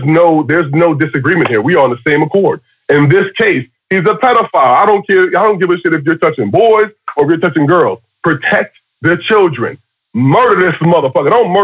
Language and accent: English; Miami, Florida, United States; also born or lived in New York / Los Angeles; now in Dallas, United States; I grew up in Miami, Florida. I was born in New York. I lived in L.A. 10 years. I'm telling you, I'm in Dallas, Texas now.